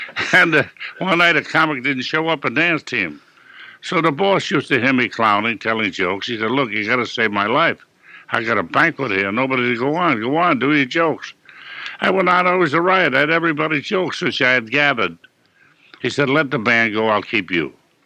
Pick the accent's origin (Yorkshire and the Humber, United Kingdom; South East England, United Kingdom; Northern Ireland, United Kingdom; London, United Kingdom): London, United Kingdom; born there; I was born in London, in Whitechapel.